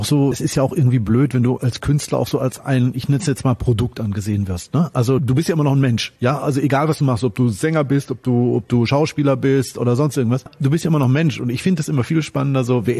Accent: Detmold, North Rhine-Westphalia, Germany; born there; Ich bin in Detmold geboren.

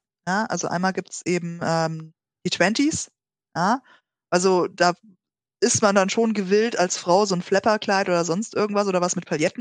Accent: Munich, Bavaria, Germany; Ich bin ja Münchnerin. Ja, und hier in München

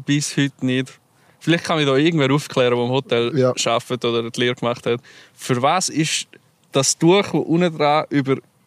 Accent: Switzerland

